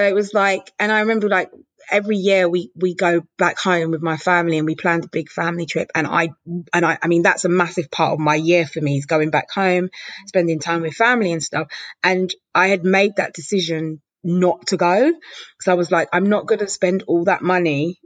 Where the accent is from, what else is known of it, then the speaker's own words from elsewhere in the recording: Jamaica; I'm Caribbean. I'm Jamaican.